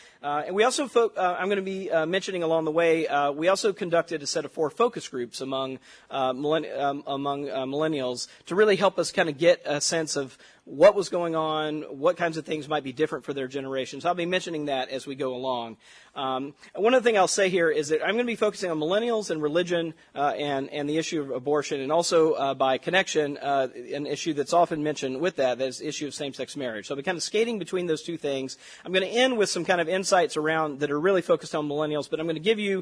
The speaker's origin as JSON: {"language": "English", "region": "Mississippi", "country": "United States", "said": "I'm from Mississippi, right, where we're not known for speaking quickly"}